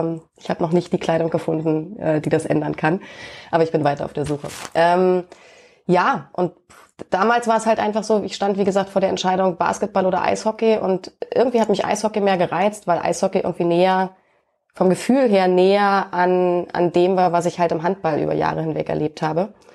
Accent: Rangsdorf, Brandenburg, Germany; ab da habe ich eigentlich meine Kindheit, meine Jugend bis ins frühe Erwachsenenalter eigentlich in dieser Sporthalle in Rangsdorf, wo ich aufgewachsen bin, verbracht

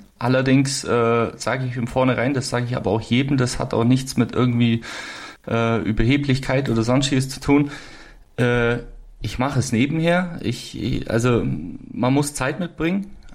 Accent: Germany; Man muss sich das so vorstellen, als Deutscher, jeder, der mal in den USA war, es ist ja schon unglaublich und riesig

